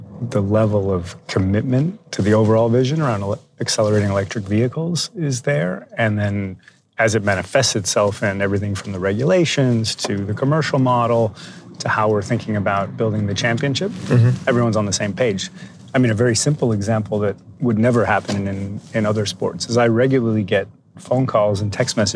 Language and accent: English; Montreal, Quebec, Canada; I grew up in Montreal. I grew up as a ski racer.